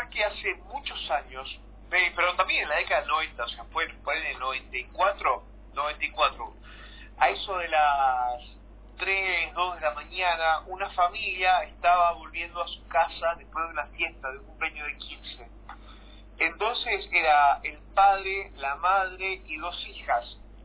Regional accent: Uruguay; now in Argentina; ¿Vos sabés que mi primera historia aquí en Argentina, yo soy uruguayo, mi primera historia en Argentina en el 2007

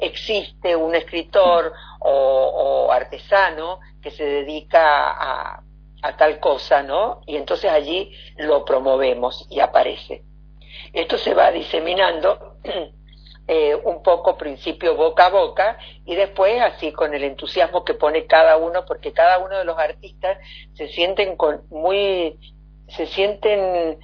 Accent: Mendoza, Argentina; yo como argentina, mi corazoncito siempre está de poner algún argentino o alguien que sea de mi pueblo, que es la parte de Mendoza.

